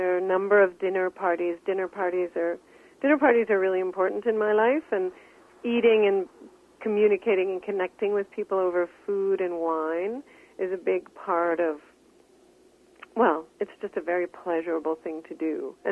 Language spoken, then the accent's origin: English; Canada; I just wanted to have a space for that kind of pleasure in my work as a Canadian writer.